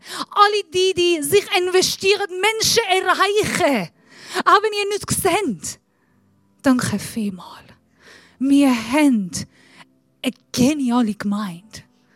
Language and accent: German; Iran; German is a second language; now in Germany; Ich bin Iranerin. Ich komme nicht von dieser Kultur. Ich rede crappy Deutsch.